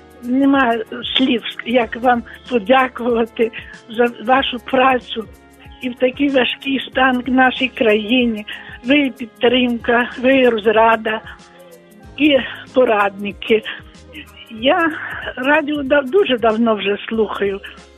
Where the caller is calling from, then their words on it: Volyn Oblast, Ukraine; Я з Волині.